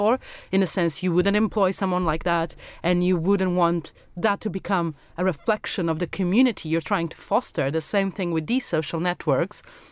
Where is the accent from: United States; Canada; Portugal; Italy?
Portugal; Madeira; I'm from Madeira Island